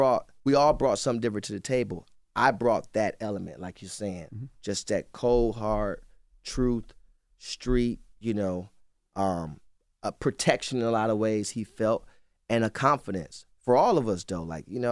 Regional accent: Cleveland, Ohio, United States; I'm from Cleveland. They're from Akron. We wasn't friends.

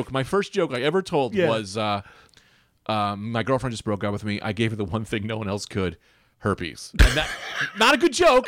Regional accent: Bloomfield, New Jersey, United States; Yeah, I'm from Jersey.

